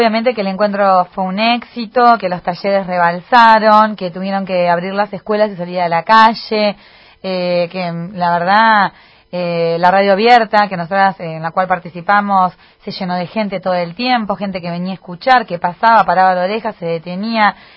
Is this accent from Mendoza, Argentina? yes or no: no; La Plata, Buenos Aires Province, Argentina; eran personajes que para mí no conocidos, que soy de La Plata